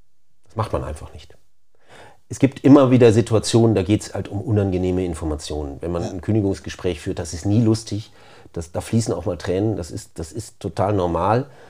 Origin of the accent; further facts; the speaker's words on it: Osnabrück, Lower Saxony, Germany; Ich bin halt in Osnabrück groß geworden, aufgewachsen und hatte immer schon Bezug zu diesem Verein.